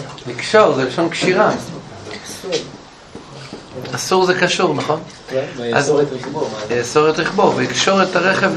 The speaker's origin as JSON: {"language": "Hebrew", "town": "Mevo Horon", "region": "West Bank", "country": "Israel", "tie": "born or raised there", "said": "אני גדלתי במשק במבוא חורון, ראיתי הרבה סוסים רצים."}